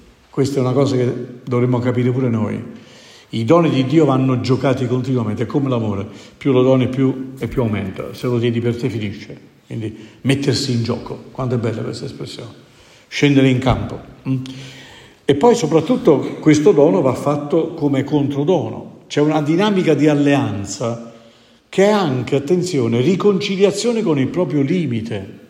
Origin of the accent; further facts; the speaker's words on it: Naples, Campania, Italy; sapete, io vengo da Napoli